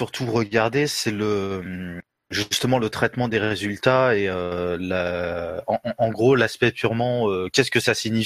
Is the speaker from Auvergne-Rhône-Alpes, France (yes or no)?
no; Poitiers, Nouvelle-Aquitaine, France; Moi, je suis de Poitiers et j'ai 26 ans.